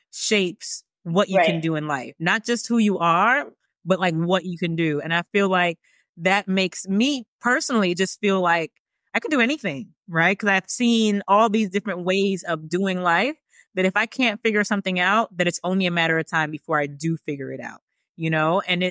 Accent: United States; born there; I was born in America, but I went to Trinidad every Christmas and every summer.

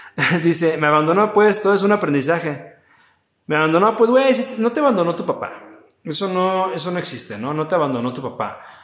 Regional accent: Guadalajara, Jalisco, Mexico; estoy en Guadalajara, que es mi ciudad natal, y aquí está mi familia

